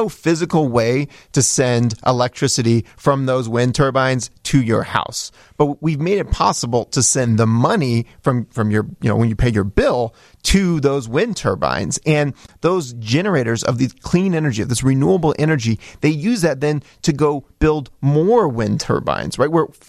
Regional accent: Indiana, United States; No, not at all. I'm from Indiana. We don't have a choice in Indiana.

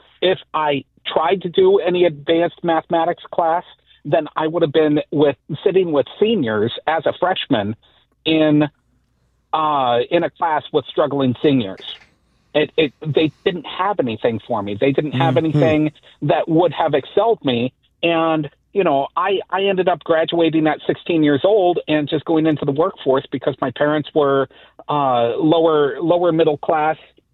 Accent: Portland, Oregon, United States; So I grew up in the Portland, Oregon school district, and when I got into middle school, I was doing high school books.

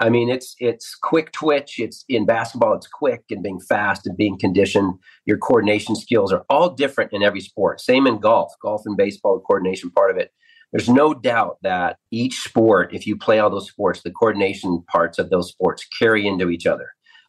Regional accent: Pacific Northwest, United States; But again, I grew up in the Northwest. So if you're going to grow up in the Northwest, you better be able to adjust season to season

